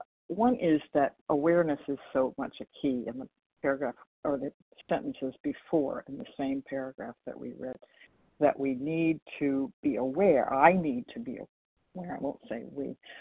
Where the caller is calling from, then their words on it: Washington, United States; from Washington State.